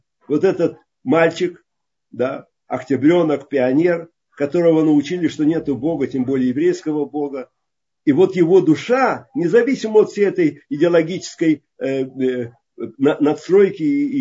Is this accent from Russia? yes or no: no; Riga, Latvia; я из Латвии, в Риге.